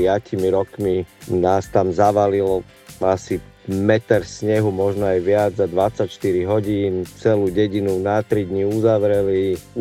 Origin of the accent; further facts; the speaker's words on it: Nitra, Nitra Region, Slovakia; U nás v Nitre napadlo asi meter snehu.